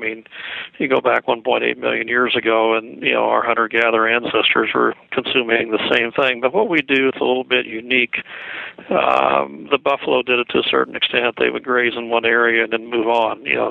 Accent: Missouri, United States; We're from the Show Me State of Missouri, and we thought, well, this never happened again.

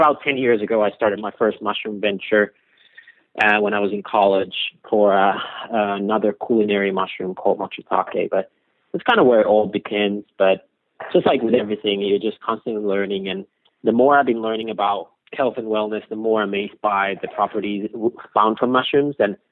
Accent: Finland; So, I grew up in Finland at our family farm. So we've had this family farm since like 16, 19.

